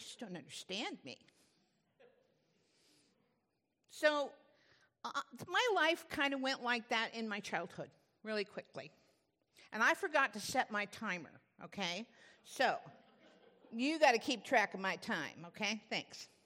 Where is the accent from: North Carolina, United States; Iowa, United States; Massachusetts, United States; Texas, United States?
Massachusetts, United States; Lynn; born there; also born or lived in Waltham; I lived on a little farm outside of Boston, Massachusetts. I was born in Lynn, and we had a dairy farm in Waltham.